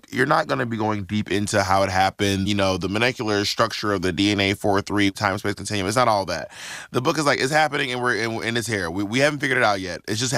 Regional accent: Atlanta, Georgia, United States; I'm from Atlanta, right?

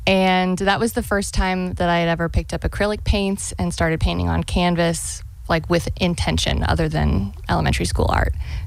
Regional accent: Covington, Virginia, United States; So my first state was Virginia, and I painted in Covington, Virginia, which is my hometown.

